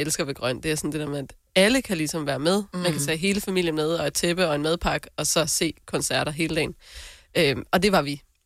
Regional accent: North Denmark Region, Denmark; vi er jo selv nordjyde

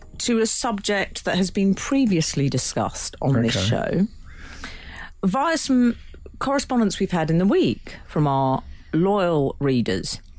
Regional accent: South East England, United Kingdom; Given I am born and raised in Surrey, I did not buy them.

